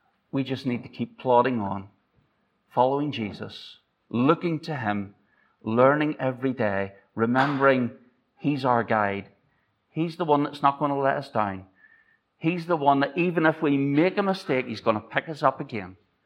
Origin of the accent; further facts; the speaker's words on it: Ireland; now in Arbroath, United Kingdom; I'm Irish, don't worry about it.